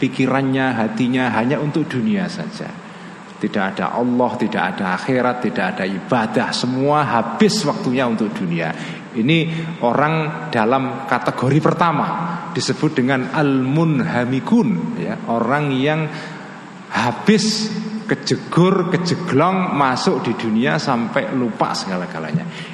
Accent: Java, Indonesia; Karena saya orang Jawa.

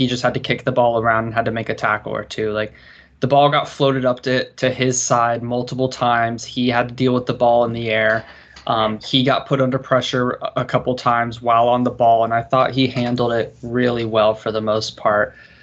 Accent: Melbourne, Florida, United States; Homegrown for me. Yeah. Obviously, born and raised in Melbourne, Florida over there.

